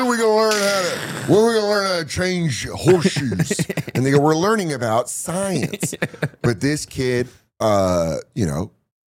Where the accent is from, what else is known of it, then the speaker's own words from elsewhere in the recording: Aurora, Colorado, United States; When I was a freshman in high school, where I grew up in Southeast, I grew up in Aurora, which is like Southeast Denver.